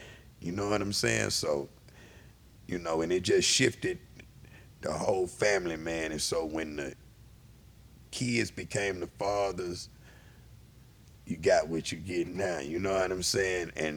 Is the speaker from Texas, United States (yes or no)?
yes; Houston, Texas, United States; We go to Screw House, and now I'm from Third Ward, and you know, it was real segregated back then.